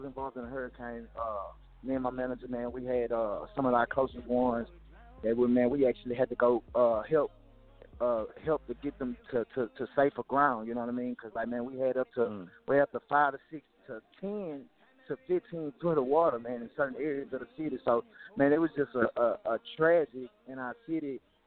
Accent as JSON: {"language": "English", "town": "Houston", "region": "Texas", "country": "United States", "said": "I was just proud to say I was from Houston."}